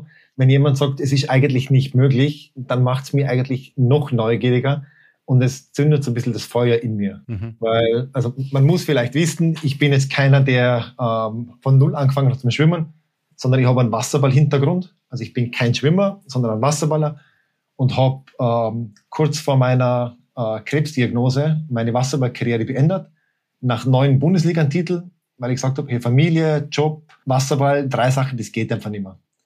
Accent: Vorarlberg, Austria; als Vorarlberger

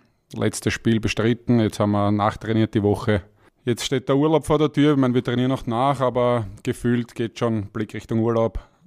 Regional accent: Vienna, Austria; Aufgewachsen im dritten Wiener Gemeindebezirk. Bin auch in der Rudolf-Stiftung zur Welt gekommen. Das heißt, komplett dritter Bezirk bis zu meinem 17., 18. Lebensjahr.

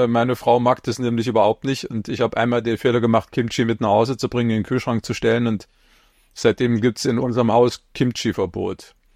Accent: Leipzig, Saxony, Germany; born there; Ich bin in Leipzig geboren. 1969, auch schon eine ganze Weile her, habe dann dort eine Weile gelebt.

